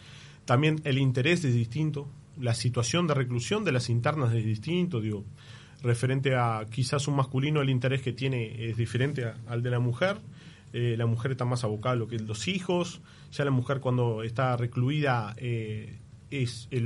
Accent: Rivera, Uruguay; Soy oriundo de Rivera, vivo en Rivera

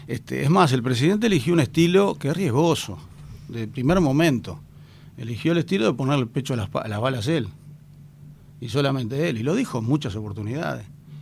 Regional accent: Uruguay; Todos somos uruguayos, uruguayas antes que nada, y estamos muy orgullosos de lo que es nuestro país

